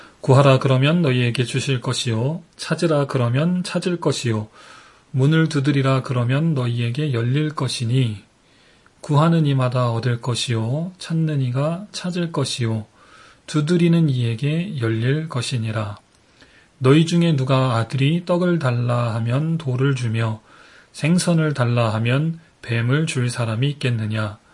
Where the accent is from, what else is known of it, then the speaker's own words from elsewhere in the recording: California, United States; 제가 캘리포니아에서 왔고